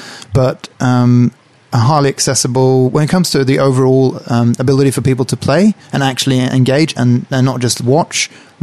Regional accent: Sweden; English is a second language; I mean, I'm from Sweden and just spent a lot of time in Europe and in the US.

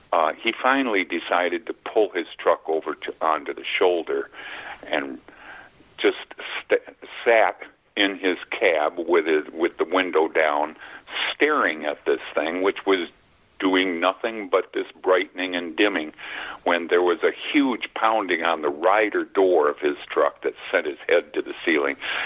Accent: Michigan, United States; We're from Michigan. We're the only ones in America who can show you where we live by holding up our right hand, the mitten, palm facing your face.

